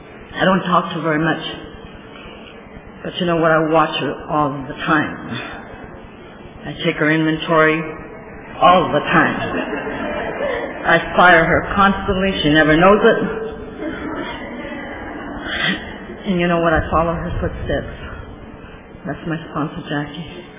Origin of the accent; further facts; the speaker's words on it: Fresno, California, United States; By the way, I'm from Fresno.